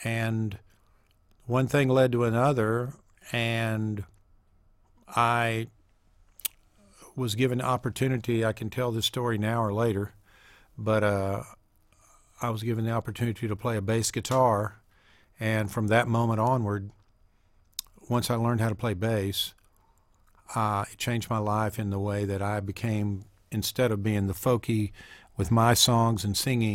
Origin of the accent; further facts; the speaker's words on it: San Antonio, Texas, United States; I was born in San Antonio, Texas, at the Bexar County Hospital there in the middle of town, just around the corner from the Alamo. San Antonio was a bustling town. It was a great place to grow up.